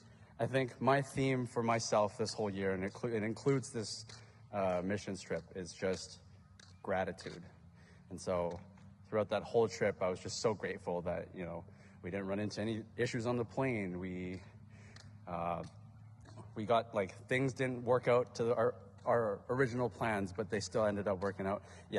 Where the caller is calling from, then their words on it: Saskatoon, Saskatchewan, Canada; I'm calling in from Saskatoon. I'm out here working with Athletes in Action.